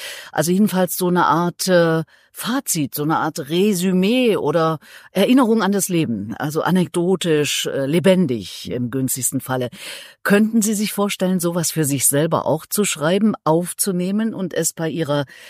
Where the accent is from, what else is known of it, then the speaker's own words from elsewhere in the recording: Erfurt, Thuringia, Germany; now in Berlin, Germany; meine Thüringer Heimat. Ich komme aus Erfurt.